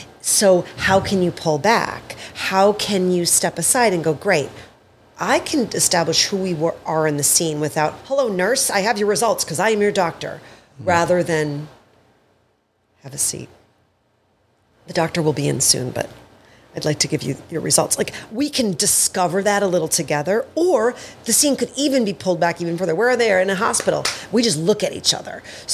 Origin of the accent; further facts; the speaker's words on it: Midwest, United States; I had a lot of that, but I'm from the Midwest.